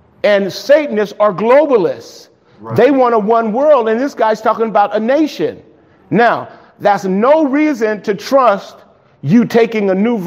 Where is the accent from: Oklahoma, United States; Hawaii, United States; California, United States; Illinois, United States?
California, United States; Los Angeles; One great thing about growing up in South Central LA, you learn not to trust anybody.